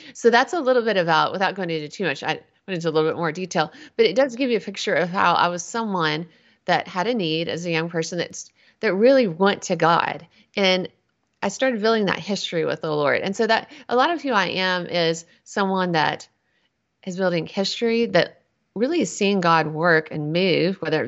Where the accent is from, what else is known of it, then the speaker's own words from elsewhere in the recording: Nashville, Tennessee, United States; So I am a native Nashvillean. So I'm from Music City before it was cool.